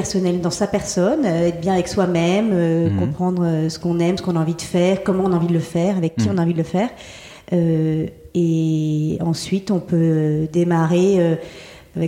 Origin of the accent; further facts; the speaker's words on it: Paris, Île-de-France, France; Je suis donc née à Paris et où j'ai grandi, entourée donc de beaucoup de bruit